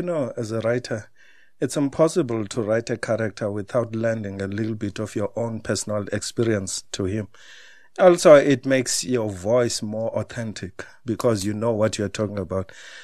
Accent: Queenstown, Eastern Cape, South Africa; born there; because I had traveled all the way from the Eastern Cape, and because I was born in Queenstown.

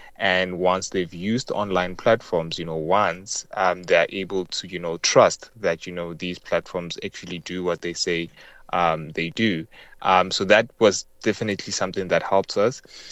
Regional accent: Hammanskraal, Gauteng, South Africa; being born and bred in Hammanskraal, I had the privilege of, after matric, going to university and going to the big city.

